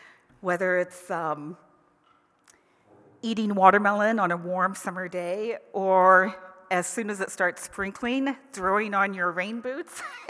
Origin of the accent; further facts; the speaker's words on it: Tennessee, United States; a few years back when we were in Tennessee, my home state, and we were dealing with very hard matters related to Parkinson's and stroke and home care